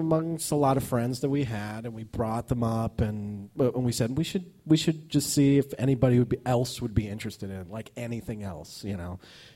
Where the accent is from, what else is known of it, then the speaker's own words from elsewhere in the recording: California, United States; also born or lived in Indiana; I'm an Army brat, so I was from